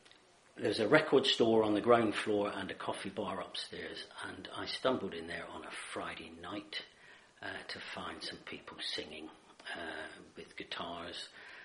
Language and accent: English; Exeter, South West England, United Kingdom; I was born in Exeter in August 1947 in Sanford Street, which was a steep road of terraced houses. I got no recollection of that time. I moved around Exeter